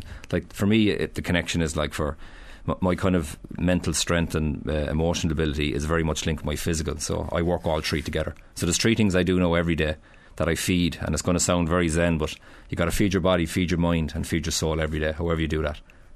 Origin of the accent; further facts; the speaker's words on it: Ireland; Yeah, I think as Irish people, we have a natural affinity with like everybody, really.